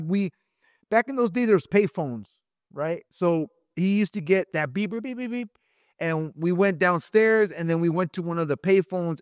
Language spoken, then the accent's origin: English; Santa Ana, California, United States; born there; I was born in Santana, Orange County. A lot of people might think, oh, you know, he's from San Diego. I almost feel like I'm from San Diego because, I mean, we ran away.